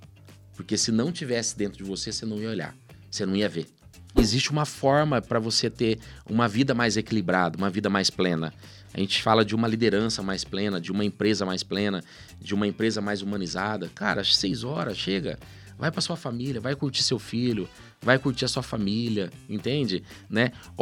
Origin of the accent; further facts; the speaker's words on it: Pereira Barreto, São Paulo, Brazil; comecei a empreender com uma máquina de pizza express lá na minha cidade, em Pereira Barreto.